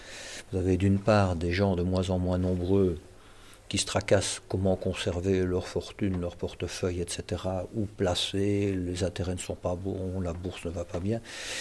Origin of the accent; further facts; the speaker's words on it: Belgium; on ne se retourne même plus dans la rue quand il y a quelqu'un qui dort dans la rue chez nous, en Belgique.